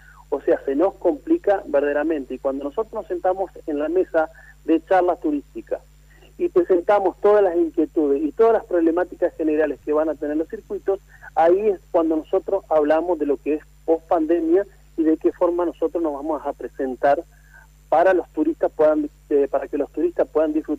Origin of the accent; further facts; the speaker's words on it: Argentina; soy el único argentino que ha quedado directamente para presentar estos circuitos turísticos